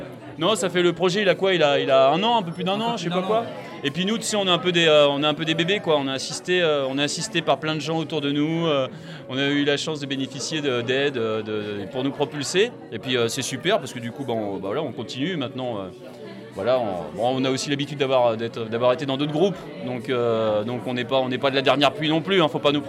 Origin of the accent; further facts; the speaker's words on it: Tours, Centre-Val de Loire, France; On est un groupe tourangeau de Tours, de région centre.